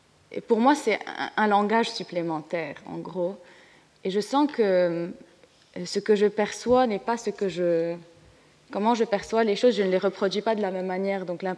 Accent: Lebanon; Un peu là, je rentre au Liban, un mois, trop bien, je vais avoir mon accent.

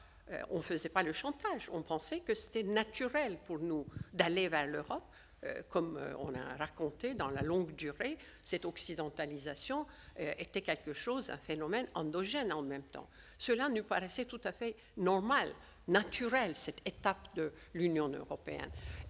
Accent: Ankara, Turkey; parce que je viens d'Ankara

